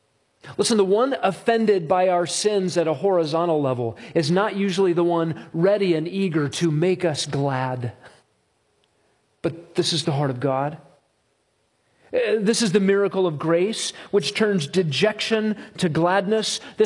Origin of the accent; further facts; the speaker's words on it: Alaska, United States; It was colder in Chicago than in all the years I grew up in Alaska.